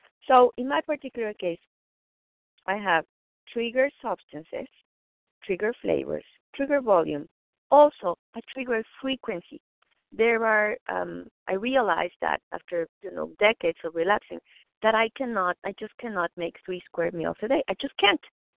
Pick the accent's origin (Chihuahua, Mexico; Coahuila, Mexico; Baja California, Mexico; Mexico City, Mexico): Mexico City, Mexico; I was raised vegetarian in Mexico City.